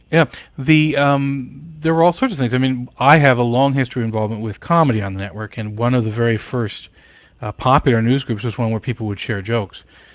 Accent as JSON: {"language": "English", "country": "Canada", "tie": "born or raised there"}